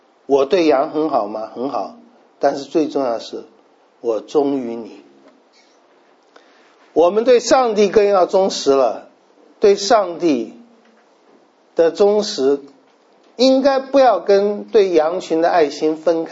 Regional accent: China; 各位，对我们中国人来讲，我们被人论断是极大的事，是最大的事。

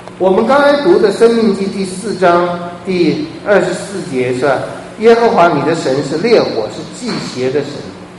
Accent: China; 像我们中国人最容易有的偶像就是读书

